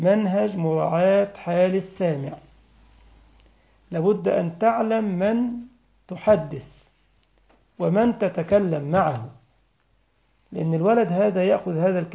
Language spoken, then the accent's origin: Arabic; Egypt; كنت أدرس في مسجد من المساجد في بلدنا مصر